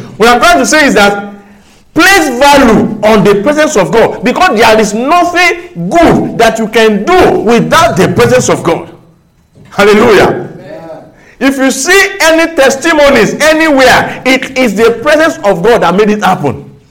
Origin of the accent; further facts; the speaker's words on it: Nigeria; at least where I grew up in Nigeria, that I know, let and bred